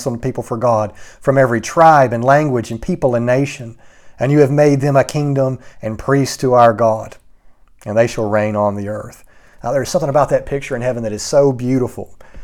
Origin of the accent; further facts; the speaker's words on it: United States; it's pretty clear, as you see me, that I am white, and I am an American.